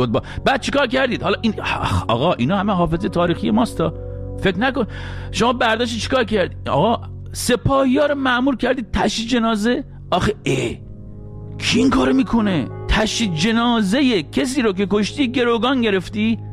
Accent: Iran; واقعا ما چه گناهی کردیم ایرانی شدیم تو اون کشور دنیا آمدیم؟

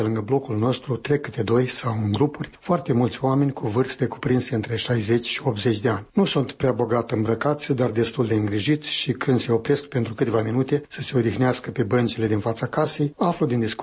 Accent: Vișoara, Edineț District, Moldova; aici e un caz întâmplat în satul meu, Vișoara, din părțile Iedinițului.

